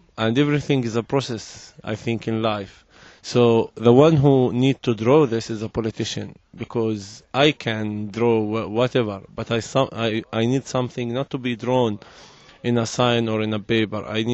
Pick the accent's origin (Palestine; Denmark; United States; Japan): Palestine; Hebron, West Bank; I'm from Hebron, and I'm coming here for the last 3 years